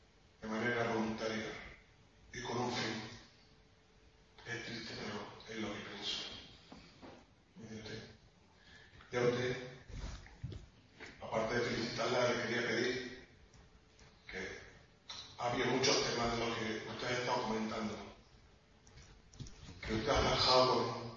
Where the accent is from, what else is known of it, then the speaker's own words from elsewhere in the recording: Spain; yo soy musulmán, soy español de origen.